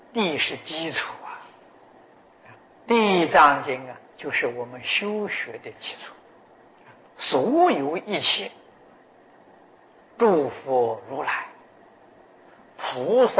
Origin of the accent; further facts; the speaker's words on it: China; 我们中国人也常讲的孝亲尊师啊，这是根本啊。